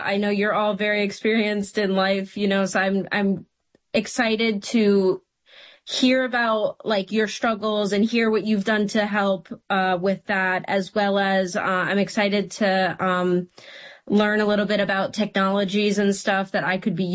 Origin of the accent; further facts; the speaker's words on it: New York, United States; I am from New York, right outside of the city.